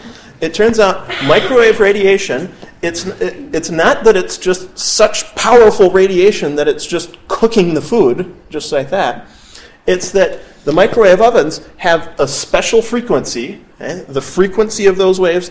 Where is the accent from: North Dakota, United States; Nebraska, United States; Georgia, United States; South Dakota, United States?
South Dakota, United States; Sioux Falls; I grew up in Sioux Falls, South Dakota, across down by the southeast corner of Minnesota.